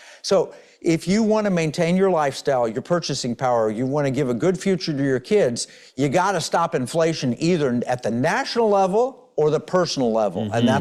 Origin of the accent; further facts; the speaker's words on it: Oklahoma, United States; now in Texas, United States; or I'm in Texas, or I grew up in Oklahoma on an Indian territory in Oklahoma